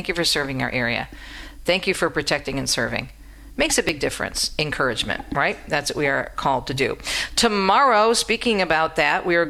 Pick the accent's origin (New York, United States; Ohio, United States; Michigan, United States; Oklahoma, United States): Michigan, United States; In my home state of Michigan, unfortunately, it's not really a surprise, is the worst.